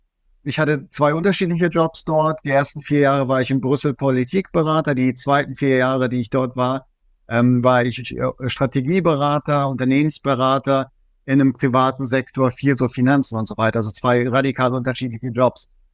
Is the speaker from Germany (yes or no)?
yes; Germany; Ich bin als Migrant in Deutschland aufgewachsen, so zwischen den Welten, wie das viele Migranten erfahren.